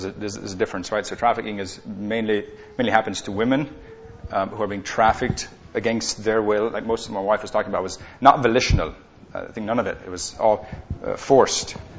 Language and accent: English; Canada; now in United States; Actually, I just got my green card. I'm Canadian, and so I just got my green card earlier this week.